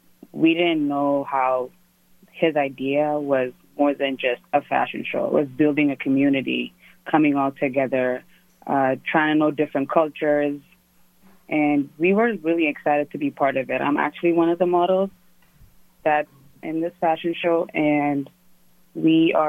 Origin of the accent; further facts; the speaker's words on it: Ethiopia; moved away as an adult; I was born and raised in Ethiopia, and I just came here for my master's degree.